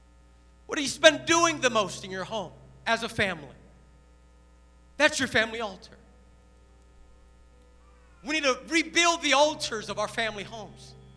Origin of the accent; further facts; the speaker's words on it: Brooklyn, New York, United States; born there; See, many of you don't know that I was born in Brooklyn, New York. I was born in Brooklyn to parents who were on the brink of divorce.